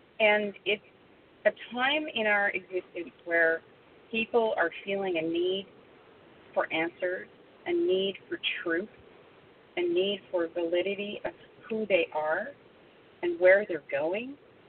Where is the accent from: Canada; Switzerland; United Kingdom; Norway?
Canada; And as a Canadian, I watch a lot going on in the United States.